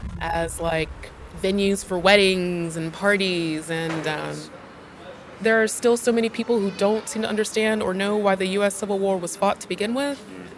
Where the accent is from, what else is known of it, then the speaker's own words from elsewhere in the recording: Chicago, Illinois, United States; But I tell everybody I'm from Chicago because that's the last American city I lived in before I left.